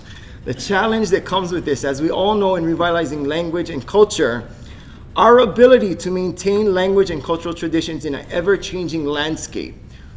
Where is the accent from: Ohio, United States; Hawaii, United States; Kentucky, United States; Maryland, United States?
Hawaii, United States; Kihei; also born or lived in Wailuku; I was born in Wailuku, Maui. My aina hanai, I was raised in Honokowai and Kihei, Maui. … was a native speaker.